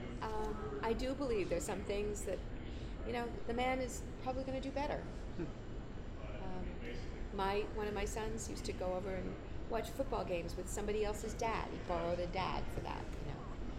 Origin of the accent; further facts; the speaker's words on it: New Hampshire, United States; I come from New Hampshire. And I have a feeling probably people here feel about Kansas City the way I feel about where I come from. I love my state